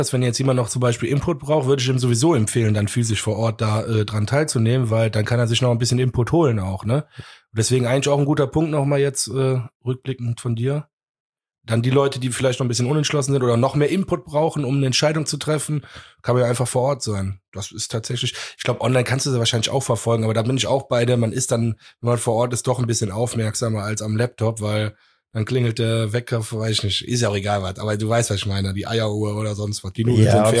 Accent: Cologne, North Rhine-Westphalia, Germany; wir irgendwie als Kölner mit Covid und so

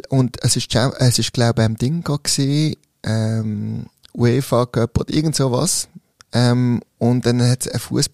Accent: Basel-Stadt, Switzerland; accent: Basel German; hey, wow, ich habe einen baseldeutschen Dialekt.

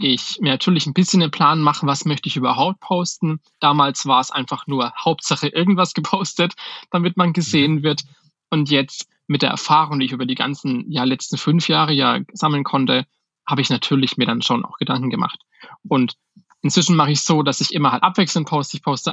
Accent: Schweinfurt, Bavaria, Germany

